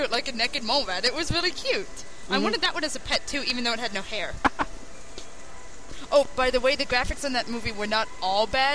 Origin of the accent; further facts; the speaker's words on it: the South, United States; Where are you from? Are you from England? No, I'm not from England. I'm from here. I'm southern.